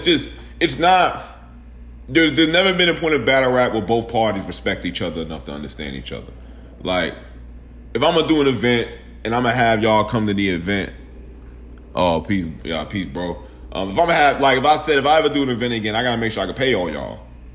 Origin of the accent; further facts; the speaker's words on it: Charlotte, North Carolina, United States; Like, I came in from Charlotte, so I was going to all these leagues. But when I go back to Charlotte, they're not seeing the BS I went through going to these bigger leagues.